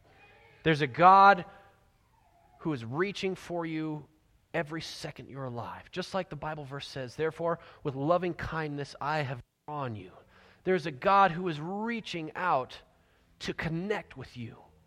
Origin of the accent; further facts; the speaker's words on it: California, United States; I'm from Southern California. It's old hat. Instead of fire drills, we have earthquake drills.